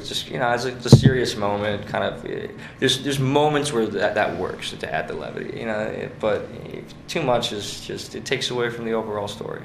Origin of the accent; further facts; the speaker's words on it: the South, United States; accent: southern; I get caught up in my southern accent sometimes.